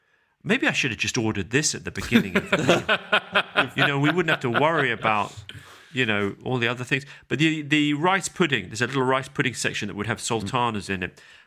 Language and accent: English; London, United Kingdom; we went to Indian restaurants every Sunday growing up when I was raised in South London. My family, my dad's American, my mum's British.